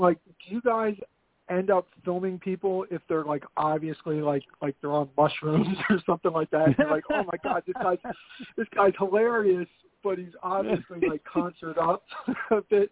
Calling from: Philadelphia, Pennsylvania, United States; calling from Philadelphia.

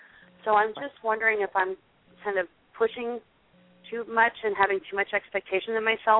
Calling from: Marietta, California, United States; Southern California, Marietta.

